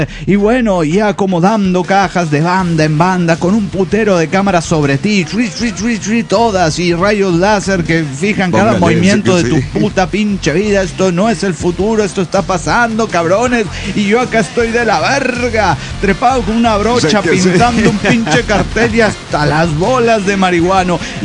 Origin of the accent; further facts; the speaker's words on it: San Luis, Argentina; de las Sierras de San Luis.